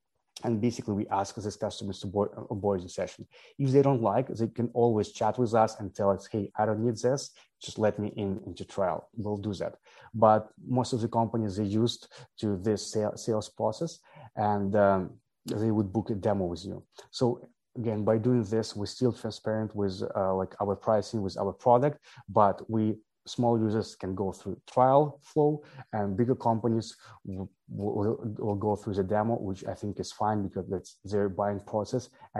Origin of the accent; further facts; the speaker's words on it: Ukraine; right now, actually, I'm in Egypt. You didn't ask, so I'm originally from Ukraine, but I went for the 3 months, I went to Egypt